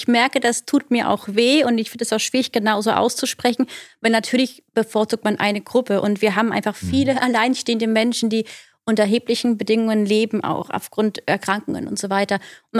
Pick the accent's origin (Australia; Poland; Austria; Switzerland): Austria; now in Landau, Germany; Ich komme aus Österreich, ja.